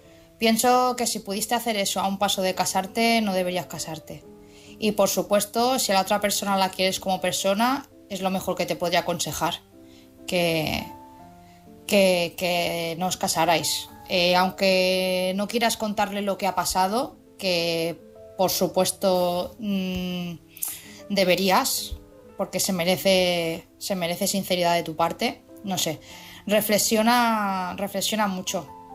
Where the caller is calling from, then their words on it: Palma, Balearic Islands, Spain; corresponsal de Palma de Mallorca.